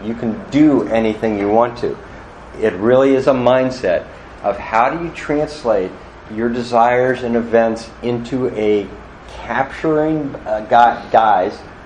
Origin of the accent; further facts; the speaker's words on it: Maryland, United States; at least not in where I grew up in Maryland